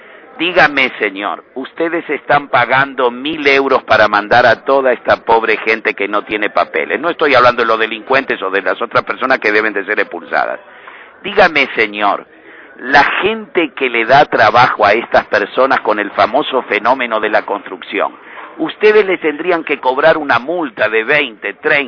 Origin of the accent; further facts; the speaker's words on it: Argentina; Yo soy argentino, a mí me detuvieron por venir a ver a mis hijos.